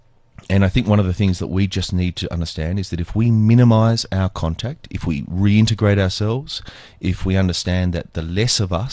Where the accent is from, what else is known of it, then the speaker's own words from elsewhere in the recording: Australia; now in South Africa; Okay, I came here as an Australian.